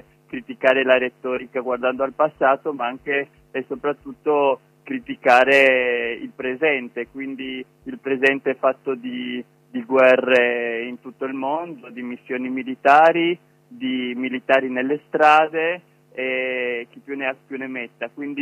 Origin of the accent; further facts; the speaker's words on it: Trieste, Friuli-Venezia Giulia, Italy; E io sono di Trieste